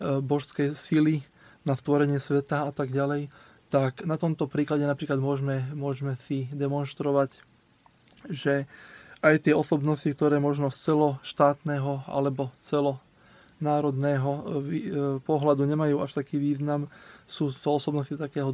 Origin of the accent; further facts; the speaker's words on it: Gemer, Slovakia; keďže pochádzam z Gemera